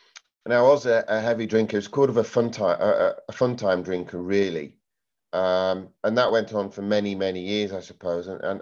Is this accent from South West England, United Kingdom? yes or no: no; Yorkshire and the Humber, United Kingdom; You'll also guess I'm not from South Africa. I'm actually from Yorkshire.